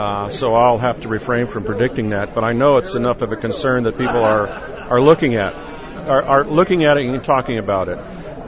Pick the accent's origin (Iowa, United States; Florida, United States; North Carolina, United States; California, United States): Florida, United States; Ocala; I'm from Ocala.